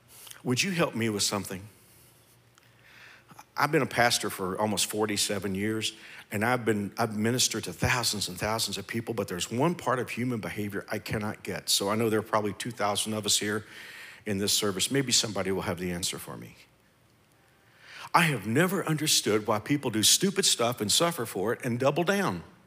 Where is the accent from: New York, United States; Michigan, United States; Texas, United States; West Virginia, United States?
Texas, United States; Fort Worth; Listen, I had to be in my hometown of Fort Worth this week.